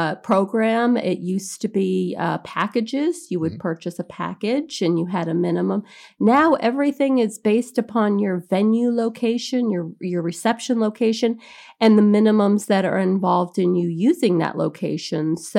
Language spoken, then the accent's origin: English; California, United States; now in Michigan, United States; But I'm from California and all my family was in California.